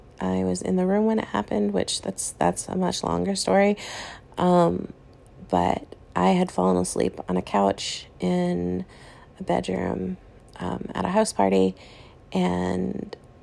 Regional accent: Boston, Massachusetts, United States; I am from the United States. And I think the one thing that really bugs me is actually a stereotype that's specific to the area that I'm from. so I live in the Midwest right now, but I'm originally from the East Coast.

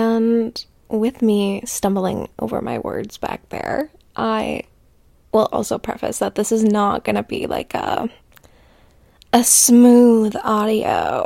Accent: Ontario, Canada; I am from Ontario, Canada

